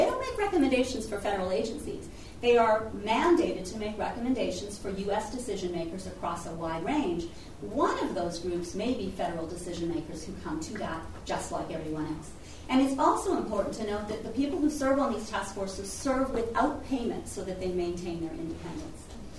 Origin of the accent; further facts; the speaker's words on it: Canada; Now, I always like to start here because I'm a Canadian